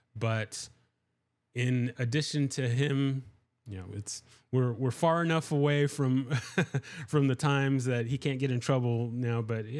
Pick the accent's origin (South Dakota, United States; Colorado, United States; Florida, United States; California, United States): California, United States; San Diego; Well, so I left, I'm from San Diego, and I left the Kenpo school in 96 when I joined the Army.